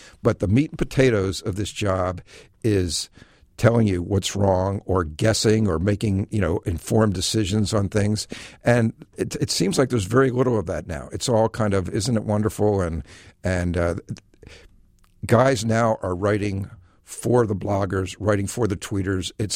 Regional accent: Philadelphia, Pennsylvania, United States; I grew up in Philadelphia, and I read all the great Philly columnists.

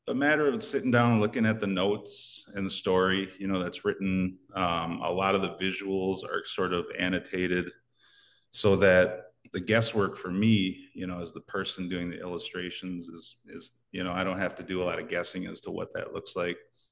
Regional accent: Minnesota, United States; because I grew up in the Twin Cities, but I would visit, you know, and hang out with family

